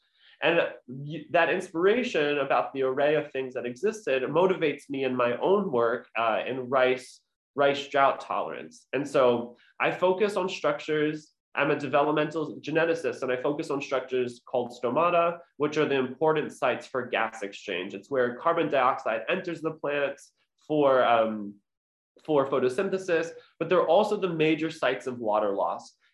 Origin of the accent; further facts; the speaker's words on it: New York, United States; So I grew up on Long Island, New York, where my parents operated a small takeout lunch restaurant.